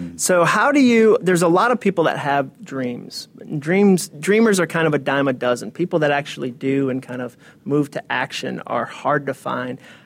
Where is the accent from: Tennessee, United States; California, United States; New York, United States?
Tennessee, United States; Nashville; I'm from Nashville, and Stacy, you're from Memphis.